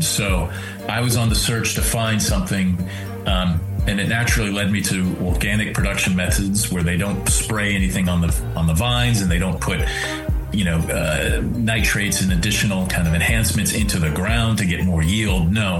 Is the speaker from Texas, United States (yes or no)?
yes; Dallas, Texas, United States; also born or lived in Buffalo / Toulon; I was born in Buffalo, New York, but I am from two places where I learned how to drive. One was in Dallas, Texas, and the other one was in Provence, France, in a town called Toulon